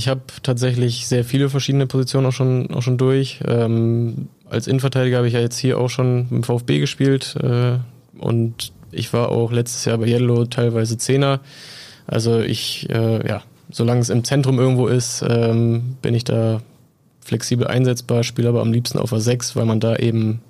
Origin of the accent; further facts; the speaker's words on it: Wildeshausen, Lower Saxony, Germany; Ja, also ich bin in Wildeshausen geboren und aufgewachsen.